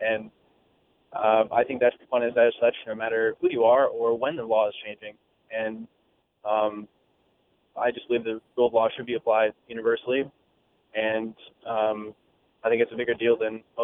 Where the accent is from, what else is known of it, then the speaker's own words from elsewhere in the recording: Oregon, United States; and I'm from Oregon, actually, where marijuana is obviously recreationally legal to have an ounce on a person.